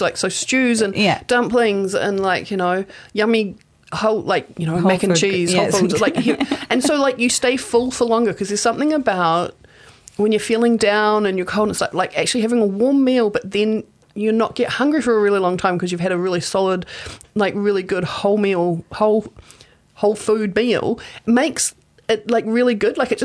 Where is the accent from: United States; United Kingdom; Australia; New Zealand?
New Zealand; Rotorua, Bay of Plenty; moved away as an adult; now in Hamilton, New Zealand; Because I grew up in Rotorua, right? But I moved to Hamilton, to Kirikiriro, when I was 18 to go to university. And I'm about to turn 50, and I'm still here, and I'm, like, Hamilton is home.